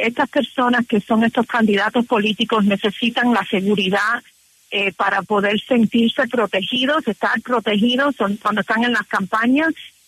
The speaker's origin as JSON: {"language": "Spanish", "town": "Miami", "region": "Florida", "country": "United States", "tie": "born or raised there", "said": "que me crié en Miami con muchísimos colombianos"}